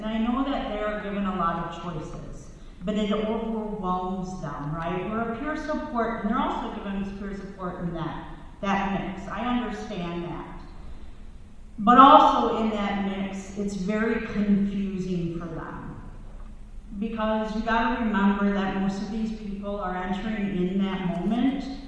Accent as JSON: {"language": "English", "town": "Monroe", "region": "Wisconsin", "country": "United States", "lives_now": "Milwaukee, United States", "said": "So I'm from Monroe, Wisconsin. I've only been in Milwaukee a year."}